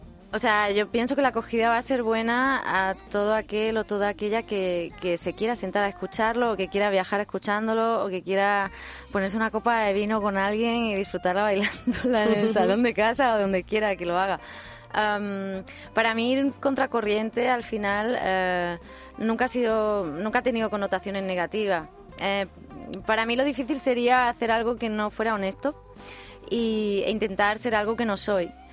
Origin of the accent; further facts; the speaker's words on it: Baeza, Andalusia, Spain; Mi tierra, claro. Baeza. Claro, al lado de Linares.